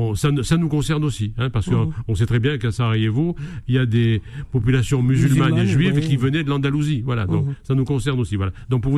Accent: Constantine, Constantine Province, Algeria; born there; Moi, je suis né à Constantine, qui est une ville turque.

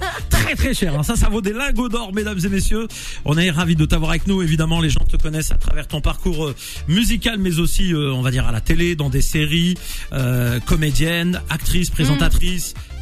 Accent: Chiffa, Blida Province, Algeria; moi je suis originaire de Chifa aussi à Blida.

